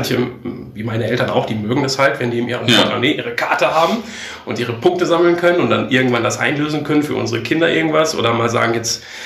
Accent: Enger, North Rhine-Westphalia, Germany; 39 Jahre. Ich komme gebürtig aus Herford, beziehungsweise genauer Enger. Bin ich aufgewachsen und habe dann natürlich auch eine gewisse Zeit in Bielefeld verbracht.

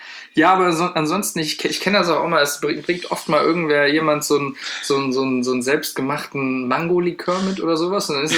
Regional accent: North Rhine-Westphalia, Germany; wir kommen jetzt aus dem Herzen NRWs

